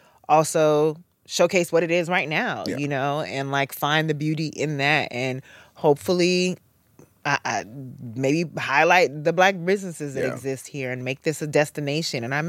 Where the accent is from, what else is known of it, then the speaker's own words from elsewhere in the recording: View Park, California, United States; Well, like you mentioned, we're both from View Park, South LA. I was living in Inglewood at the time.